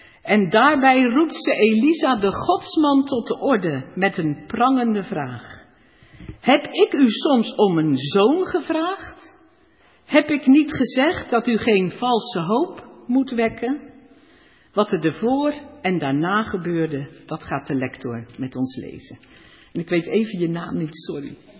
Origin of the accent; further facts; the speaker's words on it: Vlaardingen, South Holland, Netherlands; ik kom niet uit mijn sluis, maar ik kom gewoon uit Vlaardingen. Ik woon precies aan de andere kant van de A4